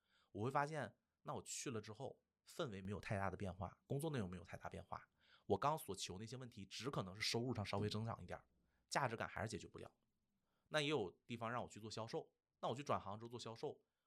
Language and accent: Chinese; Beijing, China; 我也是在北京长大的孩子，可以靠家里的一些补贴